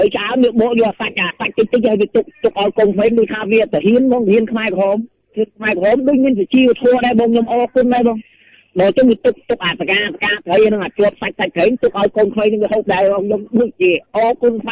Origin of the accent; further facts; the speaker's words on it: Battambang, Cambodia; ខ្ញុំនៅខាងខេត្តបាត់ដំបងបងគេជលាស្រុកកំណើតខ្ញុំនៅនេះទេនៅខាងស្រុកពីរៀងទេបងណា